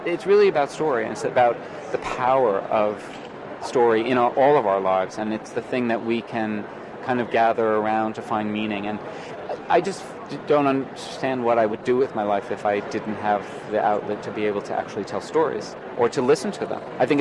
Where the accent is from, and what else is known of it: New Jersey, United States